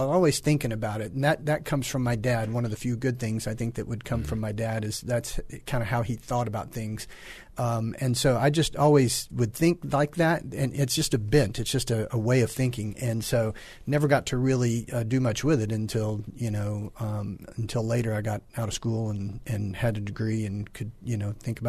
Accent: North Carolina, United States; also born or lived in Virginia / Missouri; So, yeah, we grew up in North Carolina, then Southwest Virginia. Very, very, very, very, very, very, very, not enough berries, rural. And then in Southwest Missouri.

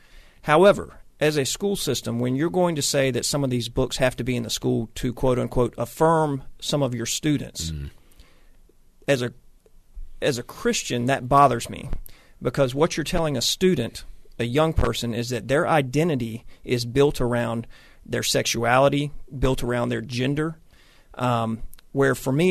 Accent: North Carolina, United States; I was telling you during the break, you know, I grew up in Wake County schools.

